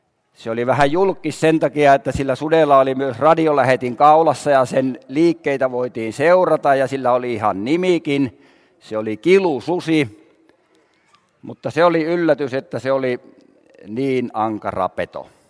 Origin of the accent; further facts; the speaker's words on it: Äänekoski, Central Finland, Finland; Silloin ne ovat siellä minun kotiseudullani Äänekoskella.